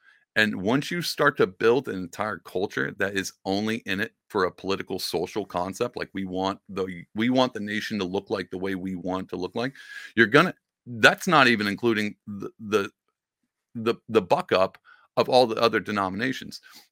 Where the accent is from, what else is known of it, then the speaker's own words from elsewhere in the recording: United States; born there; I was born in America and everybody's, you know, everybody's Protestant here.